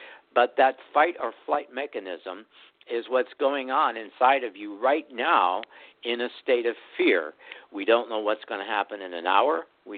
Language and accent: English; Greensburg, Pennsylvania, United States; I'm from Greensburg, Pennsylvania, and we haven't seen the sun since last Sunday.